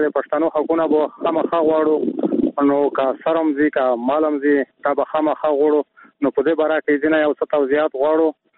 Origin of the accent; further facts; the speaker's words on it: Khost, Afghanistan; موږ هم د خوست سرحدي خلک یو